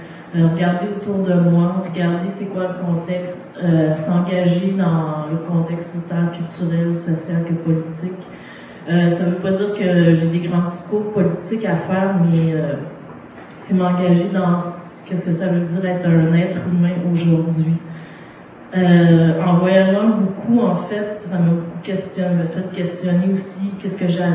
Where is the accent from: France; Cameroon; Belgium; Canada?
Canada; Quebec; oui, je suis québécoise